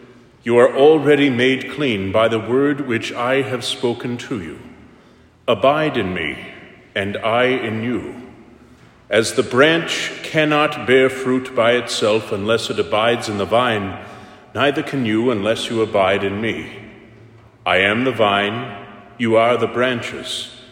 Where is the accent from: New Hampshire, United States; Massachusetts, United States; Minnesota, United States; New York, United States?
Massachusetts, United States; Taunton; I grew up in Taunton.